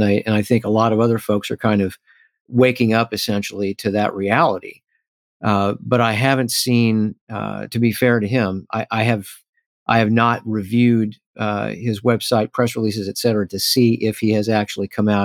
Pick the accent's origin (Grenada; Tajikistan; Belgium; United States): United States; Missouri; and now Cori Bush from my home state of Missouri